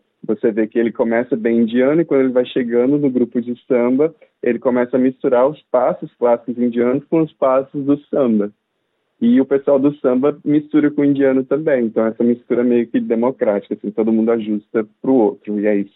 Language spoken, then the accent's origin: Portuguese; Conceição do Castelo, Espírito Santo, Brazil; Venho do Ribeirão do Meio, que é uma comunidade de Conceição do Castelo, que é uma cidadezinha de 10 mil habitantes do Espírito Santo, que não é um estado tão grande, interior do interior do interior. E eu cresci na roça